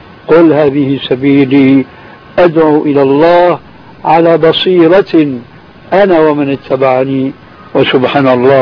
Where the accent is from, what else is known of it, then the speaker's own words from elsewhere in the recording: Syria; وإنما حركة على النظام العسكري الذي يعبر عنه عندنا في سوريا مكانك راوح